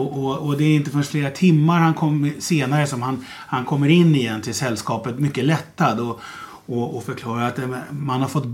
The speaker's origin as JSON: {"language": "Swedish", "town": "Mariaberg", "country": "Sweden", "tie": "born or raised there", "said": "Det här är ju verkligen mammas gata, det här är min hembygd. Ja. För jag är ju född och uppvuxen här på Mariaberg där vi sitter."}